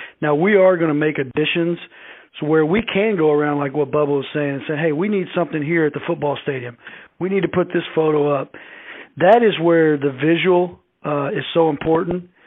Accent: Tennessee, United States; I come from Tennessee where the Vol Walk is

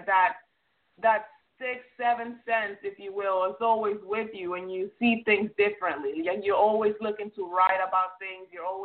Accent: Dominican Republic; because I'm Dominican, I'm from the Dominican Republic.

